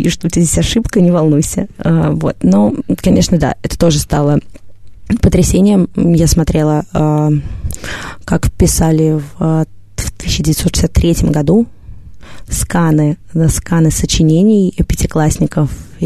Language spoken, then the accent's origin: Russian; Moscow, Russia; accent: Moscow; для меня, как для москвички, я понимаю, что, очевидно, для коллег и учеников мой московский говор таким же шоком явился, как для меня их говор.